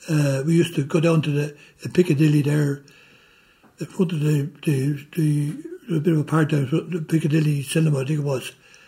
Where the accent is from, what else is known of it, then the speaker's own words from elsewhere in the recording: Ireland; moved away; they said to me, being Irish, we'll send you over to Ballymena in Northern Ireland, to the Royal Ulster Rifles training area.